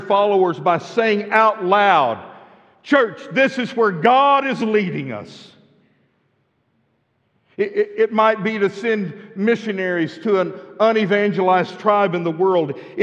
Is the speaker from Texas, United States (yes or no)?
yes; Midland, Texas, United States; as a little kid growing up in Midland, Texas, I had never seen of, nor did I know of, a church that ran 1,000 people.